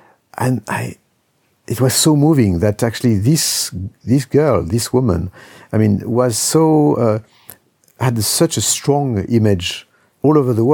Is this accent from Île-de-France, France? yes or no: no; Lyon, Auvergne-Rhône-Alpes, France; one in Houston, one in my hometown, Lyon.